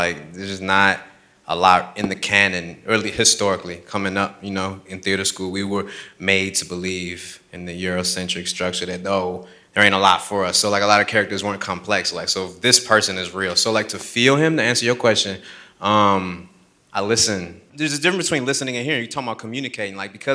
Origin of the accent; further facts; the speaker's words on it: Chicago, Illinois, United States; I'm from Chicago, and so like, I try and connect with that truth of the young men I saw growing up.